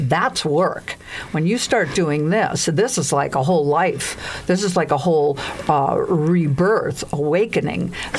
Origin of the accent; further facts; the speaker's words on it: San Diego, California, United States; It's very cold, but I'm here from San Diego.